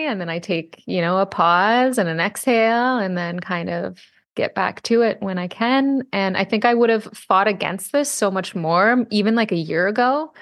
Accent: Ontario, Canada; we're gearing up to go on a trip back to my hometown in Ontario.

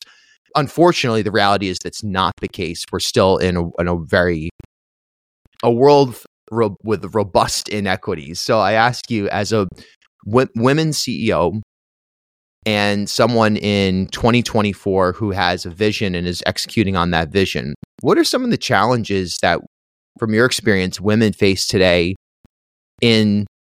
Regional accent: Charlestown, Rhode Island, United States; Well, I lucky enough, I grew up in Charlestown, and I'd say the Narragansett Seawall was like ground zero for me

